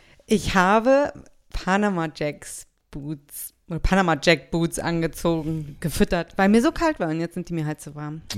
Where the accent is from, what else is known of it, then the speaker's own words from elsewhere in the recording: Berlin, Germany; moved away as an adult; now in United States; wir kommen ursprünglich aus Berlin, da haben wir uns auch kennengelernt